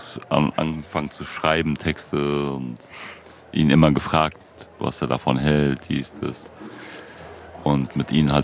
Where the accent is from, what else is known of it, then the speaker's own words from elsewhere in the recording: Frankfurt, Hesse, Germany; Wir kommen aus Bergen-Enkheim, ist eigentlich so eine gut situierte Ecke, so nur reiche Menschen. Außer unten in Enkheim, da am Hessen-Center ist halt so eine Siedlung. Da bin ich halt aufgewachsen.